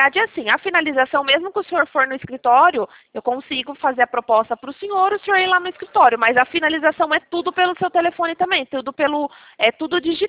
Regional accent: Itatiba, São Paulo, Brazil; eu também sou de Itatiba. É que eu trabalho em Valinhas, mas eu sou de Itatiba.

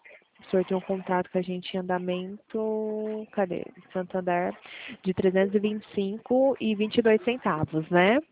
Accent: Pirassununga, São Paulo, Brazil; eu sou daqui de Pirassununga.

